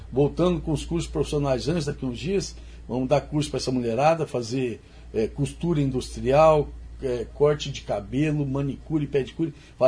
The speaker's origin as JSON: {"language": "Portuguese", "town": "Maringá", "region": "Paraná", "country": "Brazil", "tie": "born or raised there", "said": "Eu morei aqui na Zona 2, eu nasci em Maringá. Morei na Zona 2"}